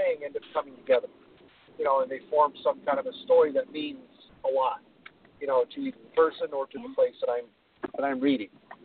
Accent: Iowa, United States; there is my hometown in Iowa.

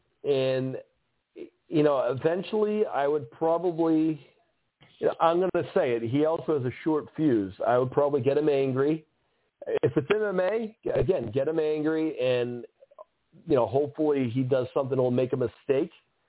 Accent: Ireland; He's a tough guy, and he makes me proud of being Irish and stuff.

